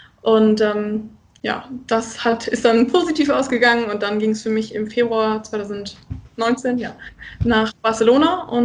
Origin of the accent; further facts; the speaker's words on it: Lower Saxony, Germany; now in Rostock, Germany; bin 23 Jahre alt. Ich komme aus dem schönen hohen Norden, aus Ostfriesland, bin aber gerade auf der anderen Seite im Norden in Rostock